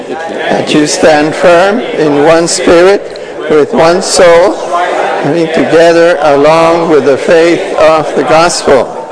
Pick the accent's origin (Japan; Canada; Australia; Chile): Chile; I come from Chile, South America.